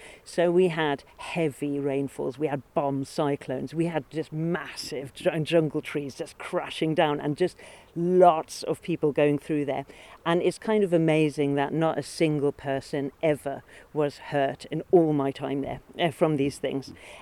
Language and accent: English; Kirk Michael, Isle of Man; also born or lived in Brazil; I grew up on the Isle of Man. I grew up just upstream from where we are now, which is in Coaldarry Nature Reserve, and here up here in Kirkmichael.